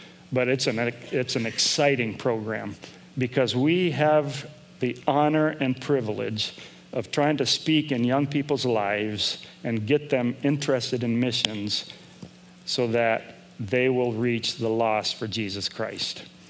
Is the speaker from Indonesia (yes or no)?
yes; Indonesia; we were accepted as to be dorm parents in the boarding school that I grew up in Indonesia